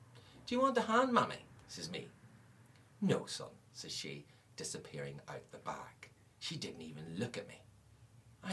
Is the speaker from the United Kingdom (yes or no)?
yes; Belfast, Northern Ireland, United Kingdom; I grew up in Belfast. I was born in 1968